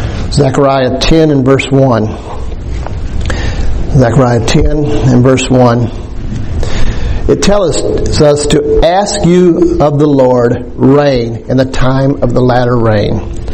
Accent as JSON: {"language": "English", "town": "Dallas", "region": "Texas", "country": "United States", "tie": "born or raised there", "said": "one of my dear friends that I grew up in Dallas"}